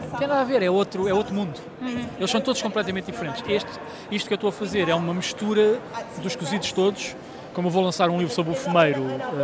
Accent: Lisbon, Portugal; por causa do meu pai, que era lisboeta, eu também sou lisboeta, eu sou um dos poucos lisboetas vivos, nunca ninguém é de Lisboa, eu sou de Lisboa

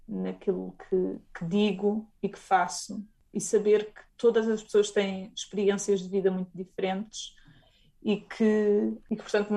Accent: Portugal; eu sou portuguesa

